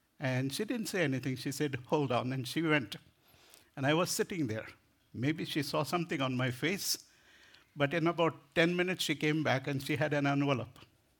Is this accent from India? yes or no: yes; India; English is a second language; We have had some influence of British English growing up in India. So my language is all messed up.